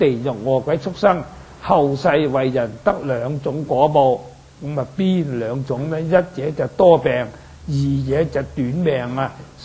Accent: Dongguan, Guangdong, China; 我哋鄉下就好多魚塘嘅，咁我本身我係東莞人，咁東莞就好多魚塘嘅，條條村都有魚塘嘅。

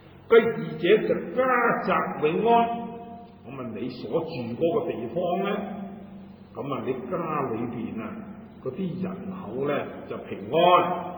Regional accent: Guangdong, China; 那么我们广东人如果说吃萝卜呢，他就说破气了

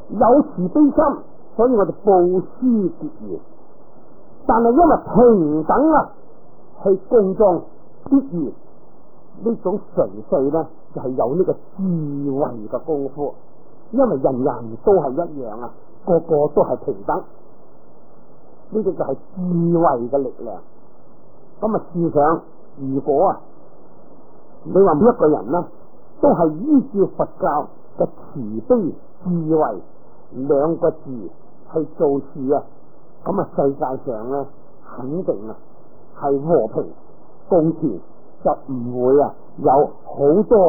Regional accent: China; 我就是中国人，读过梵文仲好一点

